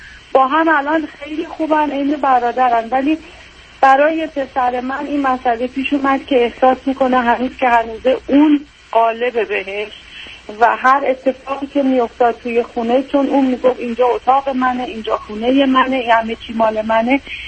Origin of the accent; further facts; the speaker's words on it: Iran; moved away as an adult; 8 سالش بود ما از ایران اومدیم